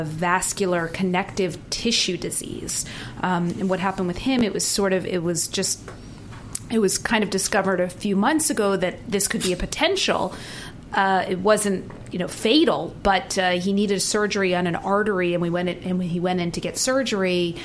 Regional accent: East Coast, United States; I'm from the East Coast, so I flew back to the East Coast to be with her.

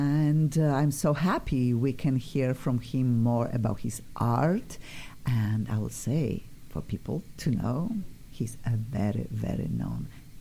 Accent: Poland; English is a second language; I am originally from Poland. Obvious, my accent is obvious. Cannot get rid of my accent.

